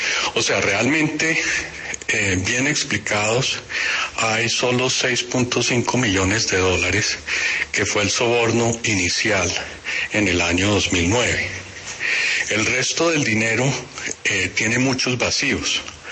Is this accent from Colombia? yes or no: yes; Colombia; estoy colaborando proactivamente con la justicia colombiana porque soy colombiano y estoy también colaborando proactivamente con la justicia norteamericana porque tengo la ciudadanía de Estados Unidos.